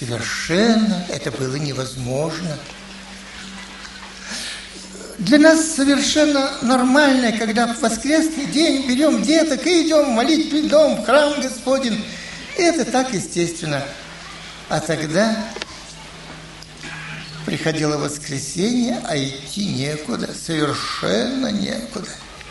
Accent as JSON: {"language": "Russian", "region": "Saint Petersburg", "country": "Russia", "tie": "born or raised there", "said": "Я жил тогда, мое детство прошло в Ленинграде."}